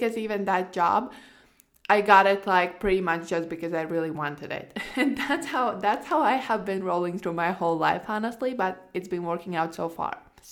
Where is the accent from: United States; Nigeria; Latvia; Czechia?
Latvia; I'm from Latvia, which is a small Northern European country, and we have like barely 2 million people living there.